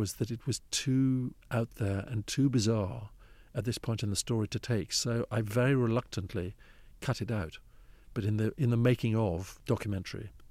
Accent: Eswatini; moved away; There was no television in Swaziland until 1980, after I'd already emigrated.

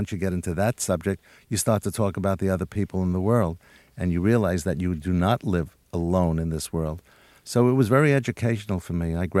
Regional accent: New York, United States; born or raised there

